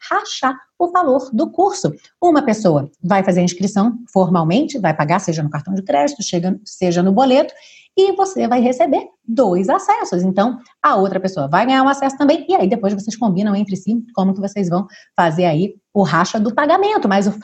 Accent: Rio de Janeiro, Brazil; moved away as an adult; essas paisagens lindíssimas, essas comidas maravilhosas, esse frio que está me assustando um pouco, afinal, sou carioca

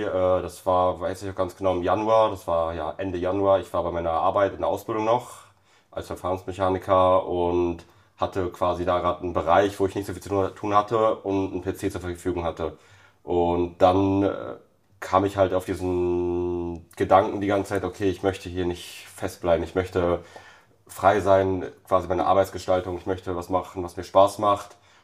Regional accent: Bonn, North Rhine-Westphalia, Germany; Also wir kommen aus Bonn

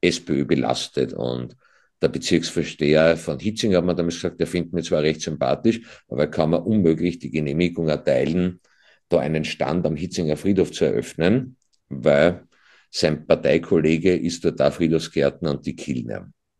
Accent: Döbling, Vienna, Austria; Wenn ich sage, ich komme aus Döbling

